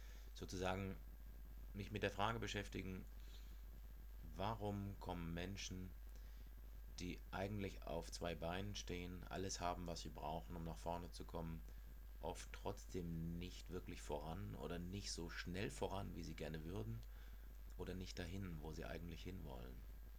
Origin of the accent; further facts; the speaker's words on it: Southern Germany, Germany; moved away as an adult; now in Hamburg, Germany; Ich stamme aus Süddeutschland, lebe seit fast 20 Jahren in Hamburg, bin jetzt 44 Jahre alt